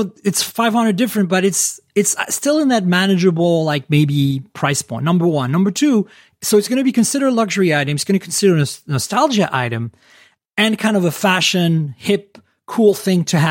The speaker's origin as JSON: {"language": "English", "country": "Canada", "moved": "as an adult", "lives_now": "United States", "said": "Now, for the audience, I'm Canadian, but I live in the US. I've lived here 28 years."}